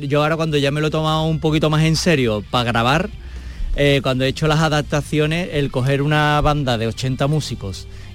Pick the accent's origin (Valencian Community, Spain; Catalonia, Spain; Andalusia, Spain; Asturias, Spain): Andalusia, Spain; Utrera; soy de familia cofrade, tanto de por parte de padre como de madre. Entonces yo desde chiquitito siempre he estado ligado a las hermandades de Utrera, de mi pueblo.